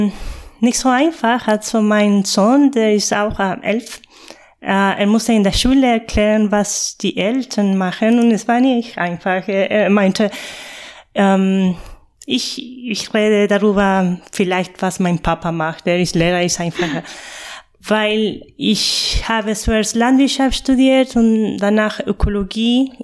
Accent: Chile; moved away as an adult; now in Berlin, Germany; ich komme aus Chile. Ich bin Agraringenieurin und ich bin nach Deutschland gekommen, um zu studieren. Und ja, ich bin geblieben von Berlin seit ein paar Jahren.

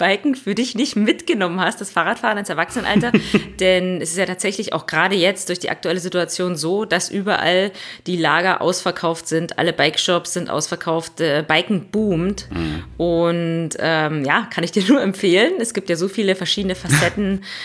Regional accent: Brandenburg, Germany

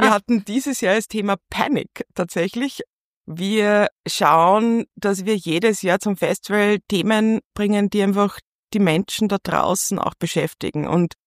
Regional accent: Linz, Upper Austria, Austria; ich bin in Linz aufgewachsen. In der Pfarrgasse in Linz

